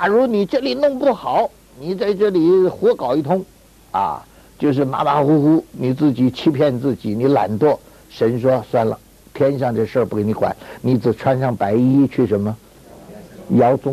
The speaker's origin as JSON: {"language": "Chinese", "country": "China", "lives_now": "Australia", "said": "现在我们是澳洲国民，我们也应当爱这个国家，大家不要说我是中国人啊，那你说我是中国人不爱澳洲这个地方也不对"}